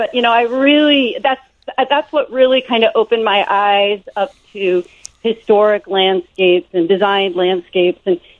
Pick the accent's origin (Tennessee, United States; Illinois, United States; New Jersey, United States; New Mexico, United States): Illinois, United States; Evanston; And I grew up in Evanston, so I knew that, you know, that there were some to Harley Clark